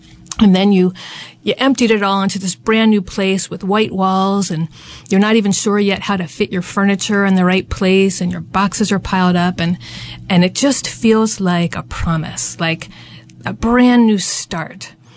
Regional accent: Philadelphia, Pennsylvania, United States; also born or lived in Havertown; I am. Okay. I am initially a Philadelphian, and then Havertonian.

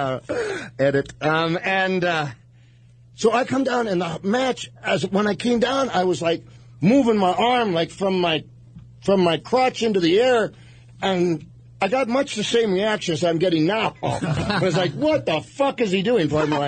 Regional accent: Saskatoon, Saskatchewan, Canada; born there; I was born in Saskatoon. It's 100 below.

